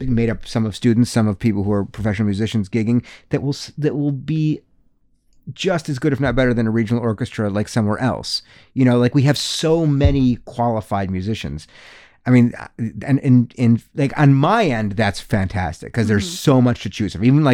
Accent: Chicago, Illinois, United States; but I was born and raised in Chicago. Mm-hmm. I'm a Chicago boy at heart. I love Chicago

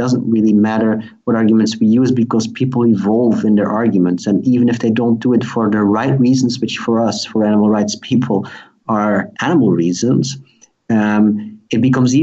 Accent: Belgium; English is a second language; I'm from Belgium. I went to the United States for half a year to do internships at animal rights organizations.

